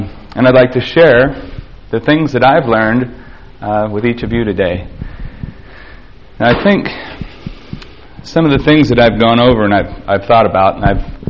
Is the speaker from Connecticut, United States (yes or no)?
no; York, Pennsylvania, United States; from York, Pennsylvania